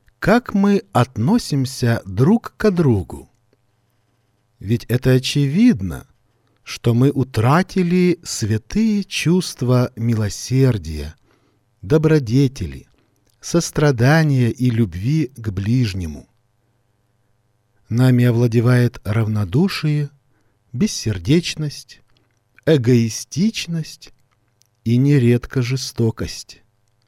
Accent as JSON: {"language": "Russian", "region": "south", "country": "Kazakhstan", "tie": "born or raised there", "said": "Я сам родился в Казахстане. Всю свою жизнь прожил на юге республики"}